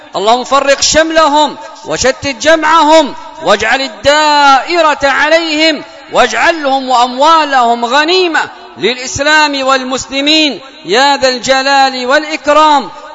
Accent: Yemen; بلادنا اليمن

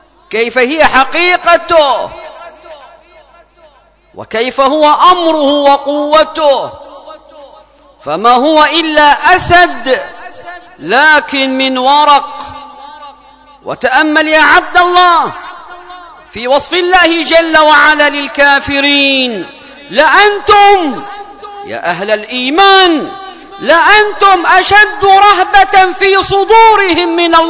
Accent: Yemen; اللهم احفظ بلادنا اليمن وسائر بلاد المسلمين

